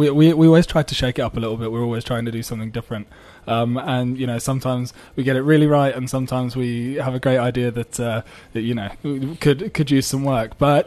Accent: England, United Kingdom; I'm English, actually, so I don't know if I'm saying that right.

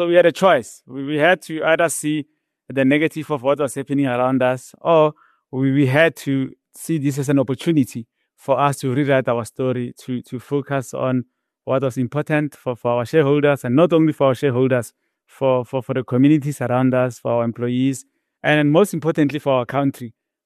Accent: Hammanskraal, Gauteng, South Africa; I grew up in Hammanskraal, north of Pretoria, Sirman, that's what the village is called. So it was a rural village.

